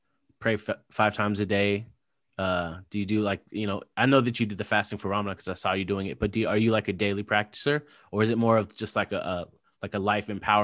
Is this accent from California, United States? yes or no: yes; California, United States; Cause growing up in South Orange County where I grew up, I didn't meet too many Black Muslims, or Muslims in general, I guess.